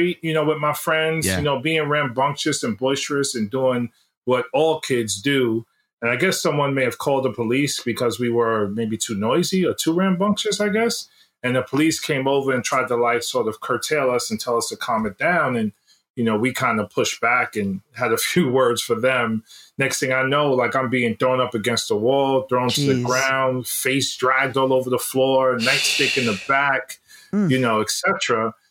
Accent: New York City, New York, United States; so I'm born and raised on the Upper East Side, East Harlem section of Manhattan. Went to public schools my entire life, lived in the projects and rent-stabilized apartments.

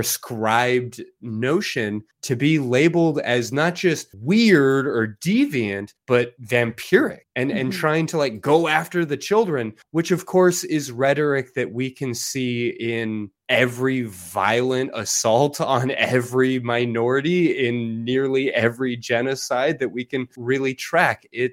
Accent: Texas, United States; Like, I refuse to accept your resignation as a Texan.

